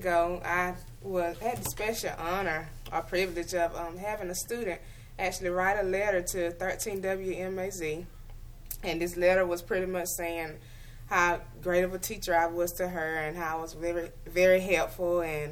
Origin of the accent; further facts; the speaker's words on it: Dublin, Georgia, United States; later transferred back to my hometown, which is Dublin, and I've been here for 6 years.